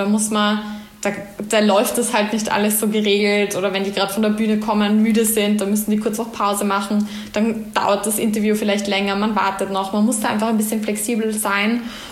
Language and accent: German; Vienna, Austria; Also ich bin gebürtige Wienerin, habe aber starke Wurzeln eben nach Salzburg durch meine Familie.